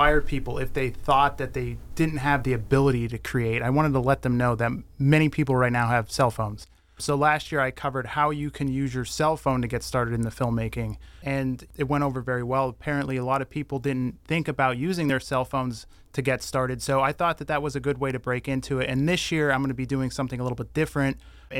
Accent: Hazleton, Pennsylvania, United States; basically growing up around the Hazleton area, I always heard of this hidden city below Hazleton

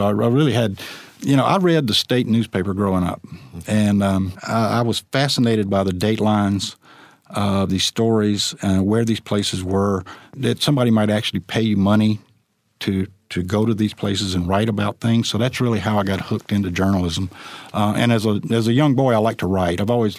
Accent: South Carolina, United States; I tell people I'm from South Carolina, but I studied abroad at the University of Georgia.

